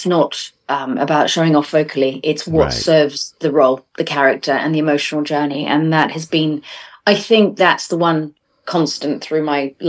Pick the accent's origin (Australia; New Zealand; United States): New Zealand; But I grew up in New Zealand, and I did a lot of musical theatre and a lot of singing in New Zealand